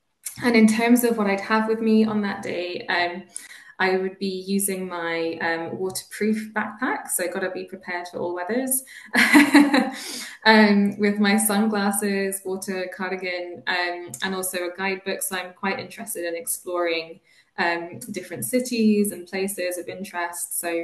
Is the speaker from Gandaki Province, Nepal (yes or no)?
yes; Pokhara, Gandaki Province, Nepal; So I grew up in Nepal, and I spent my primary school or elementary school years in a city that I called Pokhara.